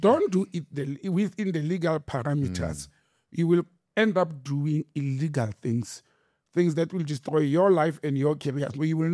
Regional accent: Randfontein, Gauteng, South Africa; Randfontein, my hometown

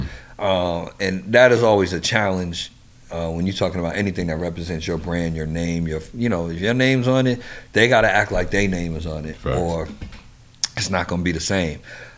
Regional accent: New York, United States; I love my New York teams because I'm from New York.

